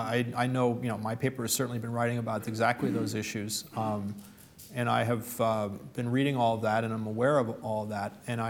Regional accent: Detroit, Michigan, United States; I said I was from Detroit, right?

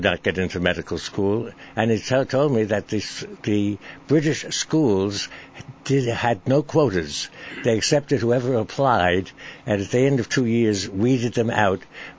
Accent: New York City, New York, United States; born there; I was born in New York City on the 14th of November, 1912. We lived on 148th Street West in Manhattan at that time.

